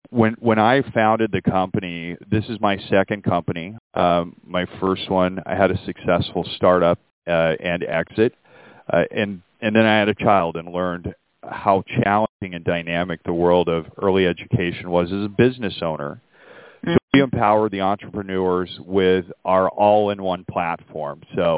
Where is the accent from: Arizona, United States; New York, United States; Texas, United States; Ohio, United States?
Texas, United States; Dallas; So fun fact, Dallas is my hometown. I grew up there. So any of the shenanigans that happen, they're deeply rooted in my upbringing in Dallas, Texas.